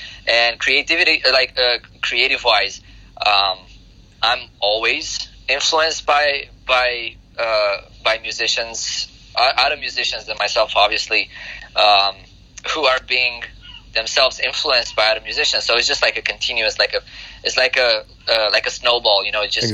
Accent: Constanța, Constanța County, Romania; Well, I'm from this small city on the coast of the Black Sea. It's called Constanța. It's really small city, like about 300,000 people

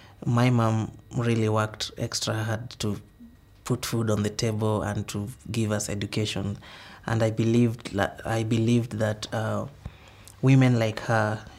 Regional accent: Kibera, Nairobi, Kenya; I was born and raised in Kibera slums.

